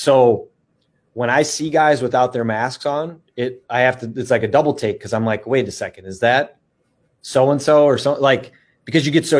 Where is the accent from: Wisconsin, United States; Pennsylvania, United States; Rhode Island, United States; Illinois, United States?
Wisconsin, United States; especially coming back to my home state of Wisconsin.